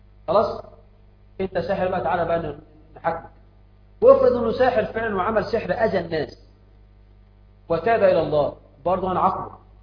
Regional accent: Egypt; واجعل بلدنا مصر آمنة مطمئنة يا رب.

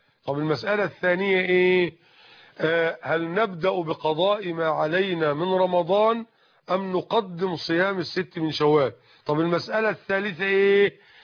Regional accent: Egypt; والحمد لله عندنا في مصر على سبيل المثال المسلمون يصلون العيدين في المصلى

